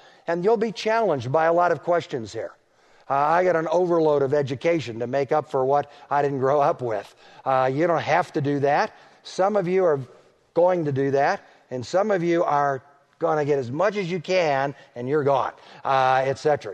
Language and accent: English; Detroit, Michigan, United States; Baptist church built a new building not far from where I grew up in Detroit.